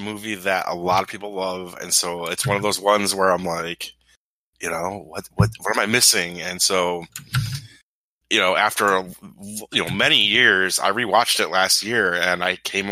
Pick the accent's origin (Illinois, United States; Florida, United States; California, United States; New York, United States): Illinois, United States; I'm from Illinois. I'm not a skier.